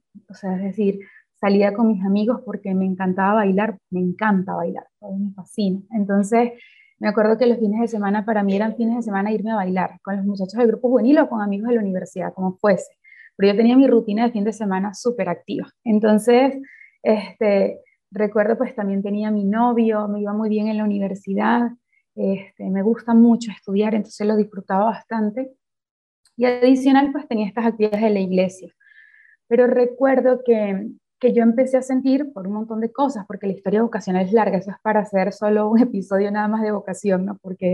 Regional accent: Venezuela; born there; nací en Venezuela, en el seno de una familia profundamente católica.

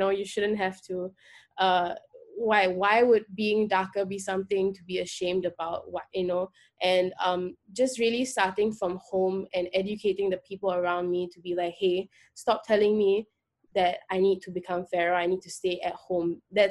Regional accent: North India, India; I mean, I'm Indian, for everyone who can't obviously see me. So even within the racism that I face as an Indian minority, I still have privilege in that because I'm fairer, because I'm North Indian.

